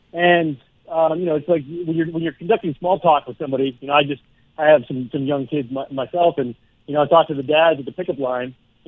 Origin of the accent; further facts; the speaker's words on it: Denver, Colorado, United States; I mean, the Broncos, I'm from Denver, the Bronco fans you have in your life